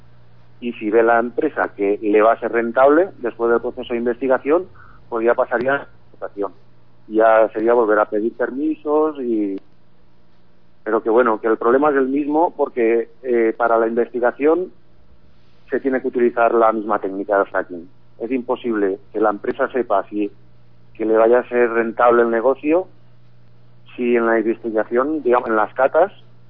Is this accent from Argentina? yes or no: no; Torreblanca, Valencian Community, Spain; Y pues ya me puse en contacto con los miembros de la plataforma para ofrecerme a mover el tema en mi pueblo, Torreblanca.